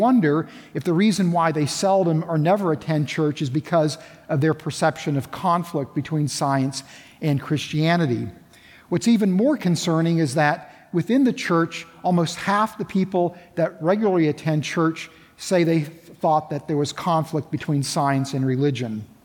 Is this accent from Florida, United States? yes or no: no; West Virginia, United States; But I grew up in West Virginia. I knew what grits are, and it didn't seem like such a good idea to put shrimp in with grits.